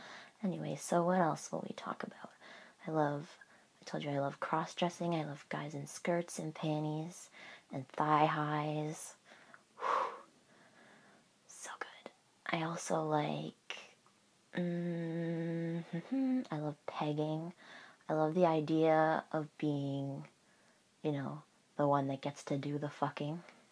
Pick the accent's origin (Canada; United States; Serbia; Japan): Canada; I am female. I am Canadian.